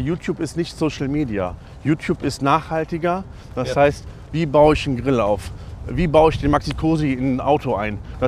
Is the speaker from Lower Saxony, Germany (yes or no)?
no; North Rhine-Westphalia, Germany; Ich komme ja aus dem Rechtsrheinischen